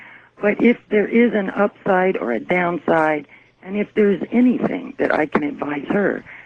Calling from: Kona, Hawaii, United States; from Kona.

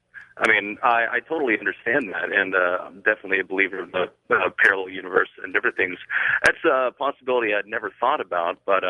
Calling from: Bossier City, Louisiana, United States; from Bossier City, Louisiana.

